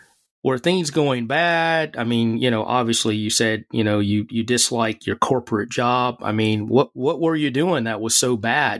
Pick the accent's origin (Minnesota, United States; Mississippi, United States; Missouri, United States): Mississippi, United States; there was really never any roots planted except for back in my hometown of Mississippi.